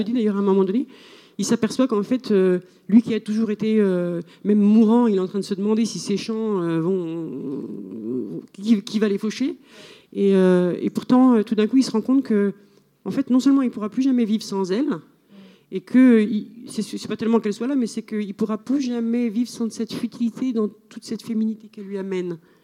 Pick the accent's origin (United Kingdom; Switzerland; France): Switzerland; surtout quand moi je dis que je suis suisse là-bas